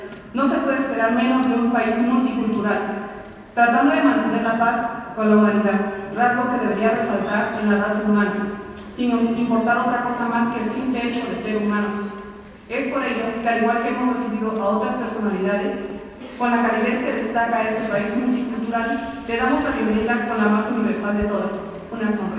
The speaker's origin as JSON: {"language": "Spanish", "region": "Oaxaca", "country": "Mexico", "said": "Soy zapoteca de la Sierra Sur del estado de Oaxaca, becada del sistema de becas para estudiantes indígenas y afrodescendientes de la UNAM."}